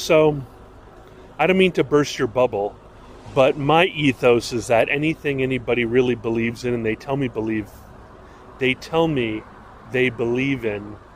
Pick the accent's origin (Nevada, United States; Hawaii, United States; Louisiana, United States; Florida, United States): Hawaii, United States; I grew up in Hawaii. I dated my sweet girlfriend, Georgina Marr, at Kahala Beach.